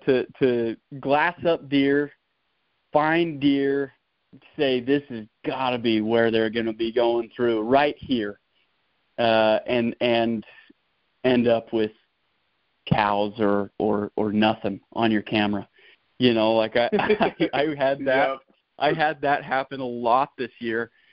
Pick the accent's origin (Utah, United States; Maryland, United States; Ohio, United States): Utah, United States; Lehi; So I grew up in Lehigh, but I am a transplant down here in southern Utah.